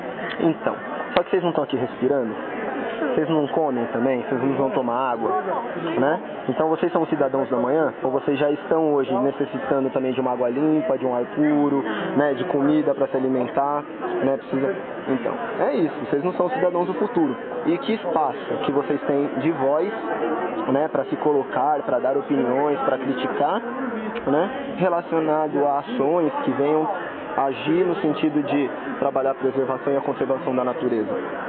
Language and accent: Portuguese; Peruíbe, São Paulo, Brazil; eu sou de Peruíbe, no litoral sul de São Paulo. É uma cidade litorânea, né, que tem praia e fica perto também de áreas de preservação.